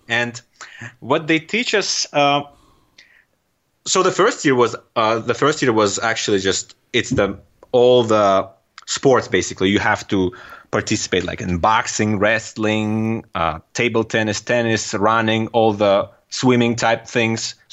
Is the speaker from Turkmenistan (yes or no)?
yes; Turkmenistan; accent: Turkmen; first language Russian; English is a second language; now in United States; My first language is a Russian language, and I do understand and speak Turkmen language as well. Although now living here in the US for almost 10 years, I do forget, and my accent is getting terrible, the Turkmen accent.